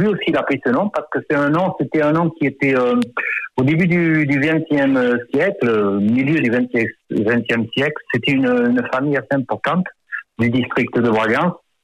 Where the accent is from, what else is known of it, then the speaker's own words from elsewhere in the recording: Bordeaux, Nouvelle-Aquitaine, France; Ils se sont mariés à Bordeaux et je suis né à Bordeaux. Donc j'ai grandi avec cette double culture, la France où on vivait bien sûr, le berceau. Et puis le Portugal